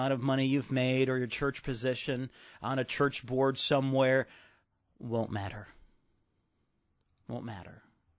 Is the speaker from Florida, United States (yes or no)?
no; Chicago, Illinois, United States; I remember growing up in Chicago in the mid-90s.